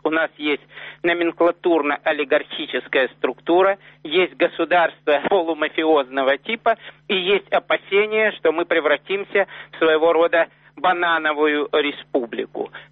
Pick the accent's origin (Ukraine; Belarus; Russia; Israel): Ukraine; То, что сегодня происходит у меня на родине в Украине, меня, ну, никак не устраивает.